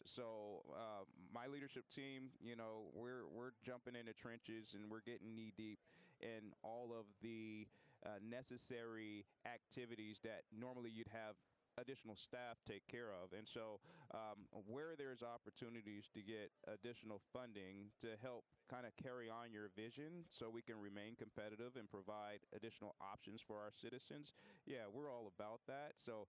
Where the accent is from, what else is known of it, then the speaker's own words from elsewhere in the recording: Denver, Colorado, United States; I grew up in the Denver area